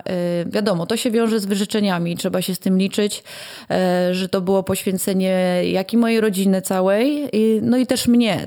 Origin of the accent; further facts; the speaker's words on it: Karpacz, Lower Silesian Voivodeship, Poland; jestem z gór, może nie z jakichś wysokich, bo z Karkonoszy i Karpacz to jest są to moje rodzinne strony, więc tutaj spędzałam swoje dzieciństwo i swoje dorastanie